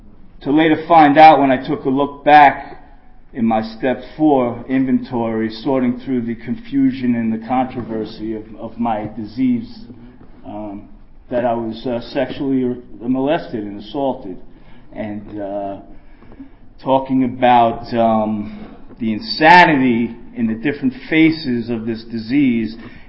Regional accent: Brooklyn, New York, United States; now in Philadelphia, United States; I got clean up in New York. I'm from Brooklyn, New York. I'm a transplant in Philadelphia.

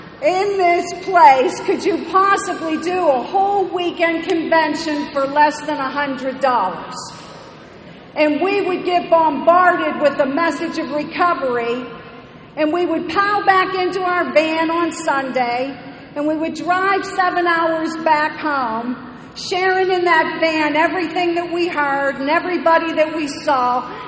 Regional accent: Pittsburgh, Pennsylvania, United States; So I hail from the Pittsburgh area

